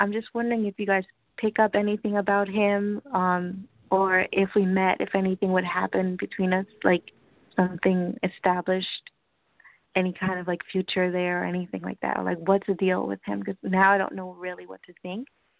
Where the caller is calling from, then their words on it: New York, United States; from New York.